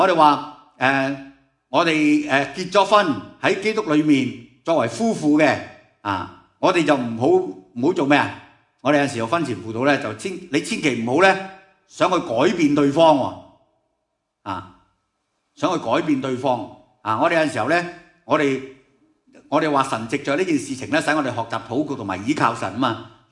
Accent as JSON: {"language": "Cantonese", "country": "China", "said": "即系好似我哋中国人咁咧，即系都要有仔送终咁样啦"}